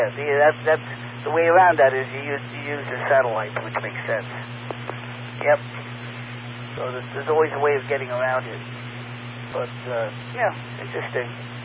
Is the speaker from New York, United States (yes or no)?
yes; New York City, New York, United States; Boy, yeah, I was born and raised in New York City.